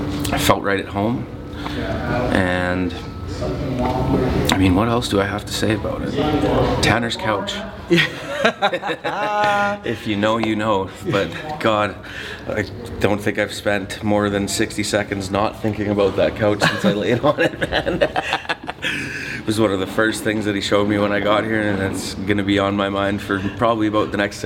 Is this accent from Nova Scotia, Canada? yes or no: no; Edmonton, Alberta, Canada; I come from Edmonton, Alberta.